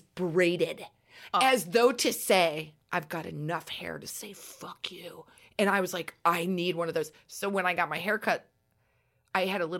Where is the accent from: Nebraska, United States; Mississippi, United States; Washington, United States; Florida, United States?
Nebraska, United States; And what I used to know growing up in Nebraska of being like, you went to the mall.